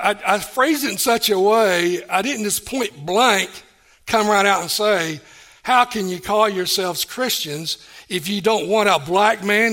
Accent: Tennessee, United States; I grew up in Tennessee. We didn't experience this.

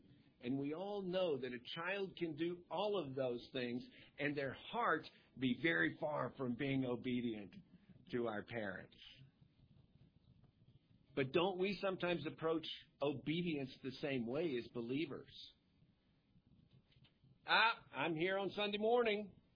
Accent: United States; Are you American? Yeah, I'm an American.

